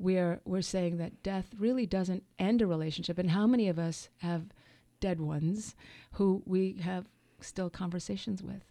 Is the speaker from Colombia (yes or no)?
yes; Colombia; also born or lived in New York; now in Seattle, United States; Well, when I moved from New York, I'm Colombian. My heritage is Colombian. And I moved to Seattle.